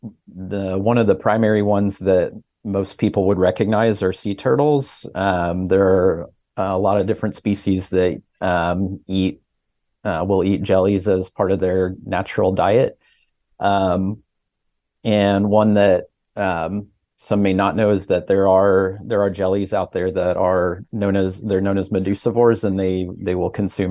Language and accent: English; Midwest, United States; I grew up in the Midwest where there is no ocean.